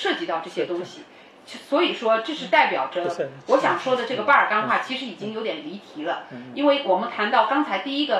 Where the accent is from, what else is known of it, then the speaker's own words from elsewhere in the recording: China; 所以我们都中国人可能很陌生这个东西